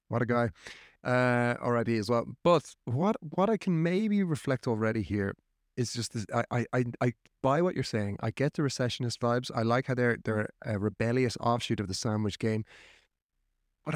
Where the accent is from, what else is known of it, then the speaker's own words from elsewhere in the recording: Ireland; Always. I mean, what kind of Irish person would I be if I didn't try and shoehorn it into every single epi